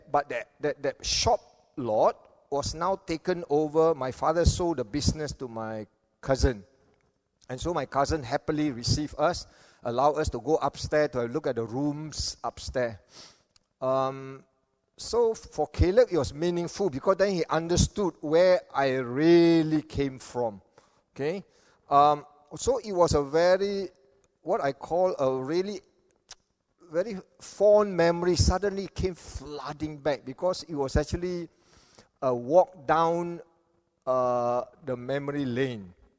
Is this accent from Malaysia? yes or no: yes; Kelantan, Malaysia; I decided to take a nostalgic road trip to my home state of Kelantan.